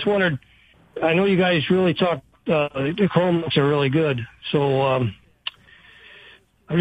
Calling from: Brockport, New York, United States; Brockport.

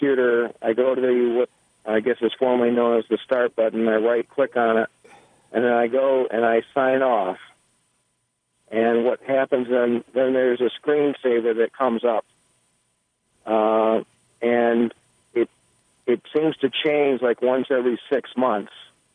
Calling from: Brighton, New York, United States; Brighton, Penfield area.

